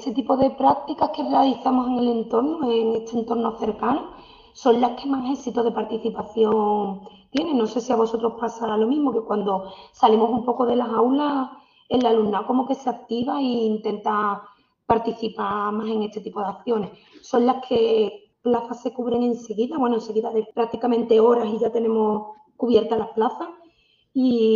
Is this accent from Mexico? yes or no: no; Cádiz, Andalusia, Spain; yo soy de Cádiz, estudié en la Universidad de Cádiz, en el campus de Puerto Real.